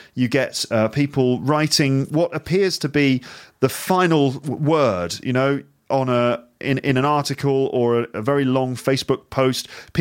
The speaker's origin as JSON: {"language": "English", "country": "United Kingdom", "said": "I think that would just be good for me, obviously, because I'm a Brit."}